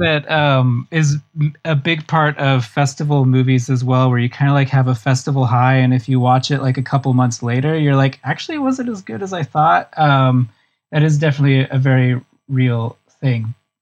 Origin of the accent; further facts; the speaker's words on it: Boise, Idaho, United States; so I grew up in Boise, Idaho, which we have a independent film theater.